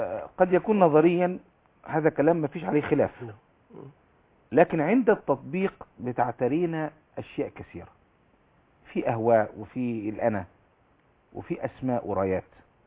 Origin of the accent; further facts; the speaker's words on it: Egypt; عشان أنا مصري ولا عشان أنا أزهري